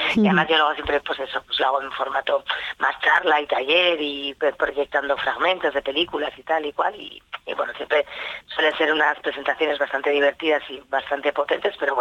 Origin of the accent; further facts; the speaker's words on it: Navarre, Spain; se presentará en abril en Lizar, que es mi pueblo